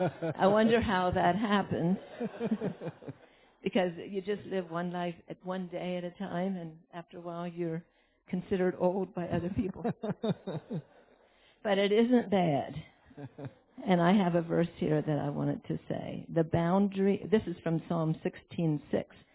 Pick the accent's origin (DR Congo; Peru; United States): United States; Delaware; I grew up in Delaware, which is as flat as a pancake, and I'd much rather go toward the mountains.